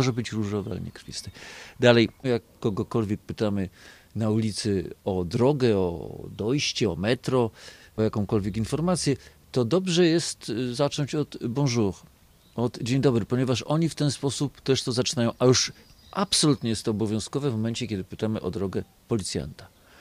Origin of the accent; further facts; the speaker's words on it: Łódź, Łódź Voivodeship, Poland; also born or lived in London; Łódź, moje rodzinne miasto ukochane, Londyn, w którym mieszkałem wiele lat, i Paryż.